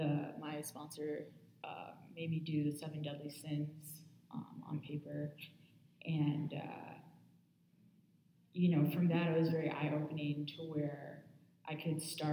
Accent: Phoenix, Arizona, United States; My dad is a judge for the state of Arizona. I'm from Phoenix, by the way.

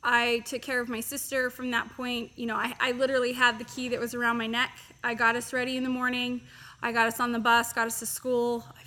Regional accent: Utah, United States; Let me tell you a little bit about myself. I am from Utah.

